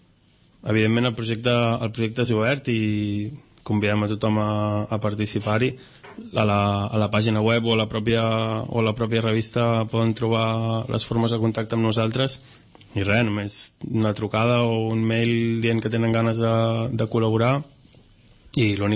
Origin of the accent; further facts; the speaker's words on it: Catalonia, Spain; Jo mateix vinc del Maresme